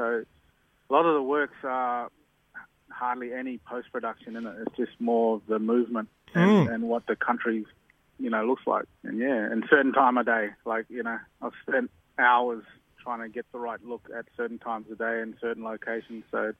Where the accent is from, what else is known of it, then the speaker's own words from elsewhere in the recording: Broome, Western Australia, Australia; I was born and raised in Broome. So obviously I lived in a remote part of Australia.